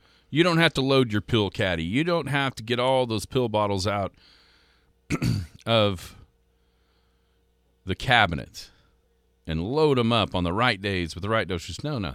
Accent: Oklahoma, United States; Dude was a superhero for kids growing up in Western Oklahoma like us.

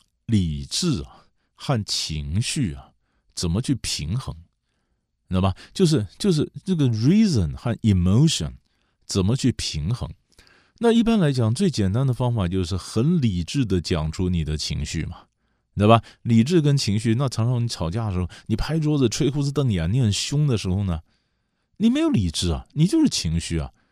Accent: China; 我们中国人有时候不大会用啊

